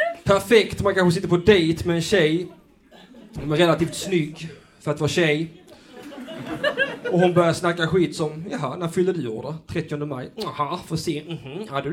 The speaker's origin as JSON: {"language": "Swedish", "town": "Lund", "region": "Skåne", "country": "Sweden", "said": "Jag är faktiskt själv från Lund"}